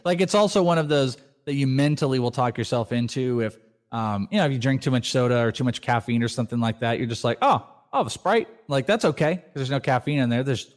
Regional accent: United States; I don't drink Pepsi because I'm an American.

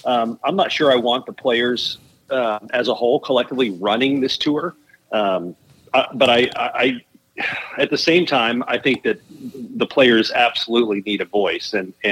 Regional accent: Oxnard, California, United States; I'm from Oxnard.

